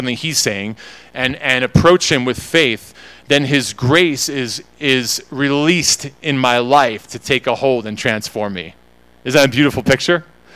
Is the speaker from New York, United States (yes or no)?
yes; New York, United States; I say awe because I'm from New York.